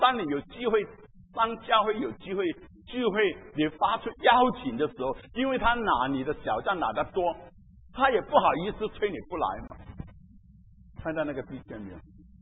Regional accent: China; 我们中国人过年的时候，我们也将一些中国的食物送给他。

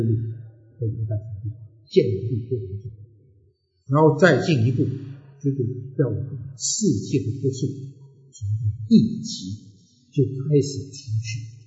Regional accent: China; 我们中国人很多都拜师父就做徒弟

